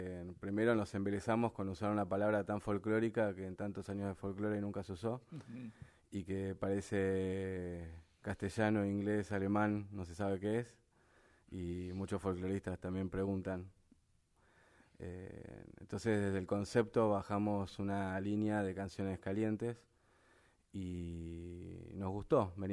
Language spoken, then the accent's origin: Spanish; Buenos Aires, Argentina; nosotros nos criamos muchos en Almagro, o en el centro